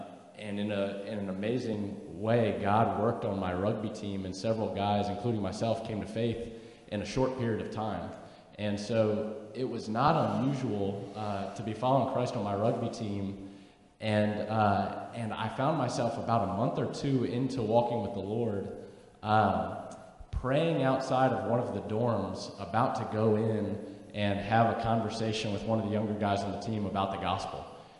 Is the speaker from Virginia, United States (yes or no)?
yes; Fredericksburg, Virginia, United States; I grew up in Fredericksburg, Virginia, and I have wonderful parents and older sisters